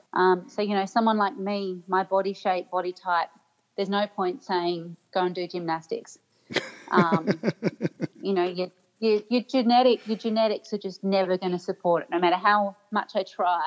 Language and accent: English; Sydney, New South Wales, Australia; Yeah, so I grew up in Sydney, and I grew up swimming and running.